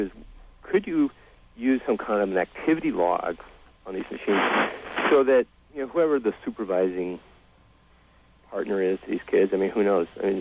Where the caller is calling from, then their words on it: California, United States; I'm from Northern California.